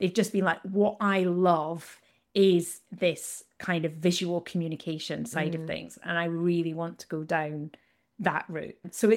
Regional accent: Scotland, United Kingdom; People listening might not know my accent, depending, but I'm from Scotland originally.

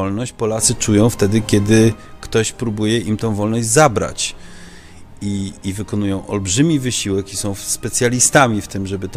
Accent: Netherlands; now in Poland; bo ja dorastałem w Holandii, w rzeczywistości, w której wszystko było wolno.

